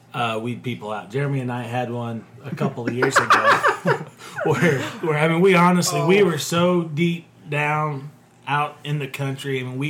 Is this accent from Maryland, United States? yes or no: no; Illinois, United States; I grew up in West Central Illinois.